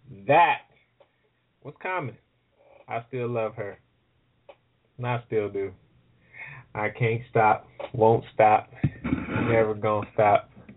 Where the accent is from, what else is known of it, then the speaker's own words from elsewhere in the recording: United States; born there; I was born in the United States, so I'm a U.S. citizen.